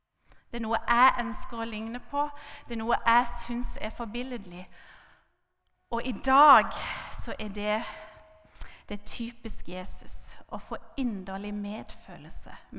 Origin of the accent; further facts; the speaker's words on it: Karmøy, Rogaland, Norway; For egentlig så kommer jeg fra Karmøyna, og jeg kan slå om til breie Karmøy-dialekt inn i Mydlå, hvis dere vil. Men så snakker jeg mest kristiansansk, da. Så hvis dere hører noen ord, så er de fra Karmøy.